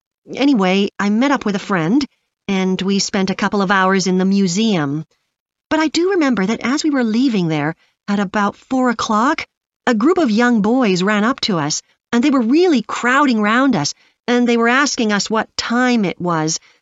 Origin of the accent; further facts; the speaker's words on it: Canada; No, I'm actually Canadian, though my mother was British.